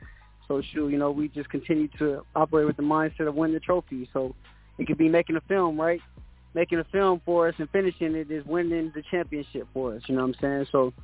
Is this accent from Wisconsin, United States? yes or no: no; California, United States; You know, me, I'm from Cali